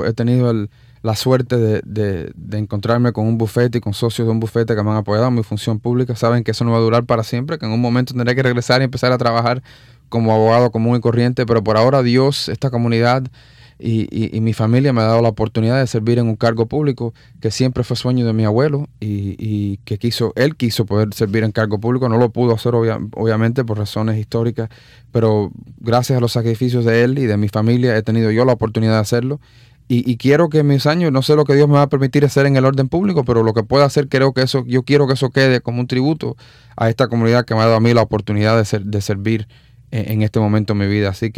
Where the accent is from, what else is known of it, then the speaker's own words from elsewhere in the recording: Miami, Florida, United States; born there; Yo nací en Miami.